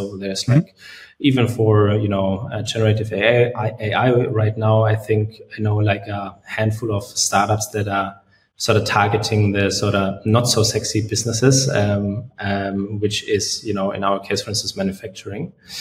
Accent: Munich, Bavaria, Germany; English is a second language; like we are from Munich, at least I am actually

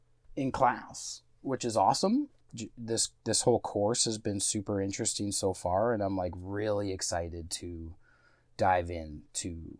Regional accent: Peterborough, Ontario, Canada; now in Victoria, Canada; I'm from Peterborough, Ontario, which is 2,000 miles away from this boat that you're on. I'm 38. I've been in Victoria for a couple years.

